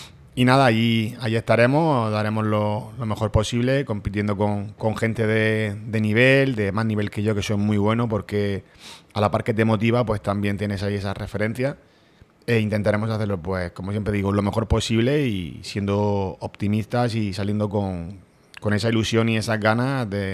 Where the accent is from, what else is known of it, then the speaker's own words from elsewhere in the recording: Lorca, Region of Murcia, Spain; soy muy popular de mi pueblo, de mi ciudad, me gusta correr mucho en Lorca